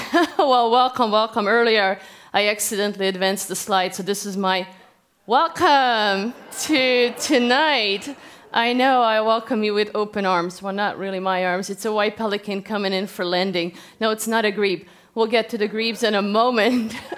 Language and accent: English; Hungary; English is a second language; moved away as an adult; I am from Hungary. I wasn't born here. I moved here after college at 23, started learning English somewhere at 22. So English is not my first language.